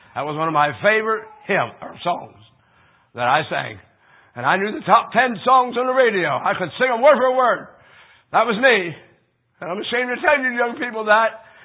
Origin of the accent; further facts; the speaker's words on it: Pennsylvania, United States; And before I went in the door, I said, we're from Pennsylvania.